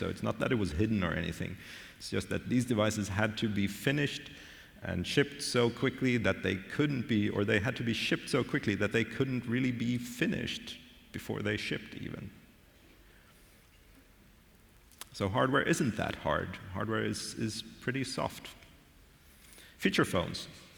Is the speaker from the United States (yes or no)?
no; Sweden; now in Germany; I moved from Sweden to Germany a few years ago.